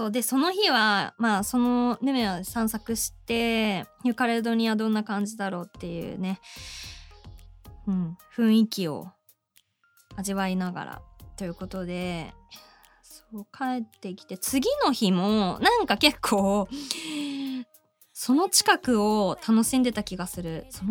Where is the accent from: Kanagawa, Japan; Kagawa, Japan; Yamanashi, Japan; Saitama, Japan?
Saitama, Japan; Urawa; その後ね、私の地元、生まれ故郷の浦和駅東口の駅前でストリートライブ最近やっています。